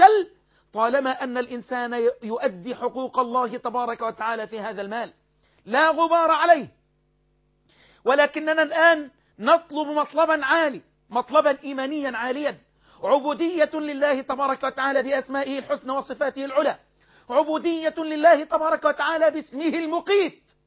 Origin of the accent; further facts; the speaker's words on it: Egypt; خبز الشعير اللي هو عندنا في مصر عيش وفول